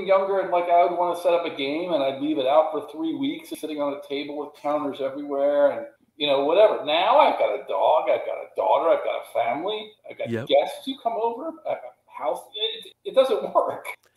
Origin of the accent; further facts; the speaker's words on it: King of Prussia, Pennsylvania, United States; We were both 15, back in King of Prussia, Pennsylvania, where we grew up. He grew up in Royersford, and I grew up in King of Prussia.